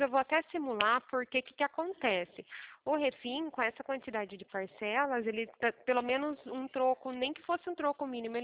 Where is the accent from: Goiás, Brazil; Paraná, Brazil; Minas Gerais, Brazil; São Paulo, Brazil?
São Paulo, Brazil; Limeira; Eu sou aqui da cidade de Limeira.